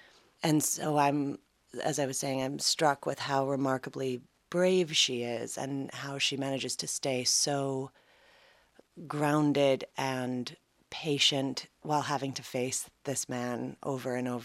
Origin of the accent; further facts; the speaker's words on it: Manhattan, New York, United States; born there; I was born in Manhattan, so I didn't grow up around them necessarily. When we moved out of the city, I really wanted to learn to ride.